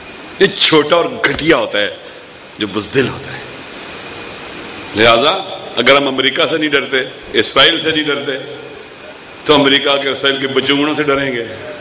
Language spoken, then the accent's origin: Urdu; Gujar Khan, Punjab, Pakistan; born there; now in Rawalpindi District, Pakistan; جس حلقے میں میں پیدا ہوا ہوں، گجر خان کا حلقہ ہے، مجھے تو نہیں پتا تھا کہ وہاں 80,000 شیعہ ووٹ رجسٹرڈ ہے